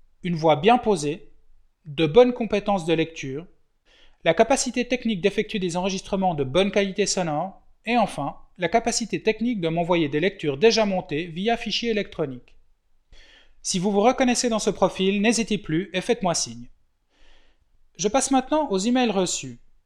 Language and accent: French; France; now in United States; Je suis une Française vivant aux États-Unis et je ne retournerai probablement jamais en France.